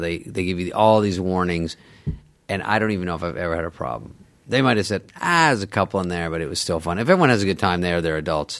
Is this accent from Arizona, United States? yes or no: yes; Arizona, United States; I'm from Arizona. I have long blonde white hair.